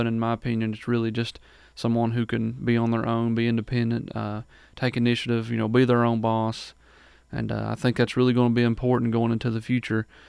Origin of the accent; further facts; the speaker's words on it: Pikeville, Kentucky, United States; from originally born and raised in Pikeville, Kentucky.